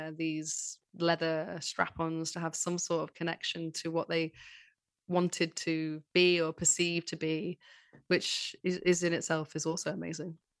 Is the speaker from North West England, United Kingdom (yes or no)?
yes; Manchester, North West England, United Kingdom; But I'm from Manchester, though.